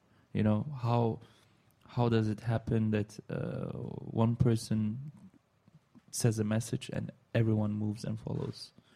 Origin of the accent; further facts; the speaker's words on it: Neuss, North Rhine-Westphalia, Germany; also born or lived in Istanbul; No, I was born and raised in Germany in a small town called Neuss, and it's actually near Düsseldorf.